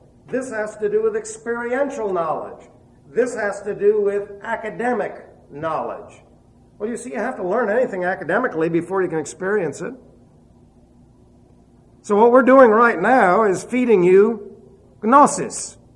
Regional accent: New York City, New York, United States; English is a second language; started school, I knew no English. I knew one word, no. That's a universal word. And then, of course, I was raised in New York City, so you can imagine how I spoke English. When I came here in 1952

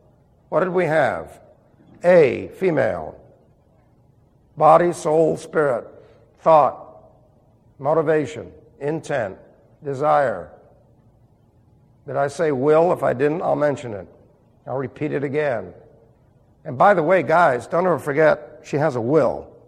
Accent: Sunnyside, New York, United States; accent: New York; We meet, and I'm right from Sunnyside, New York. And I talk like a typical New Yorker, slurring my words with everything that goes with it

